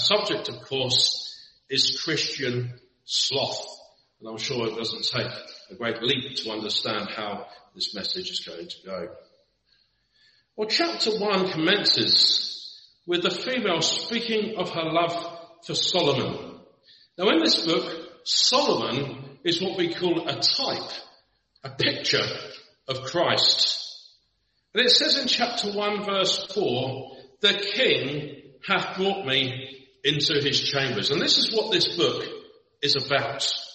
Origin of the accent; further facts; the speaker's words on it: England, United Kingdom; growing up in England and having ginger hair